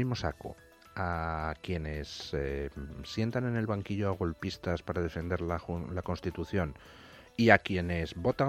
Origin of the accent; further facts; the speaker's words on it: Spain; a muchos españoles